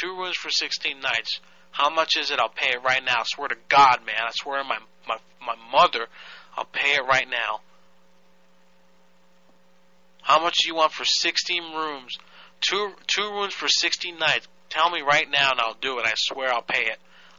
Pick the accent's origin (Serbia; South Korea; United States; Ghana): Serbia; English is a second language; Listen, buddy. I am from Serbia. I'm Serbian-Croatian, okay? I know I have this language thing, but I'm trying my hardest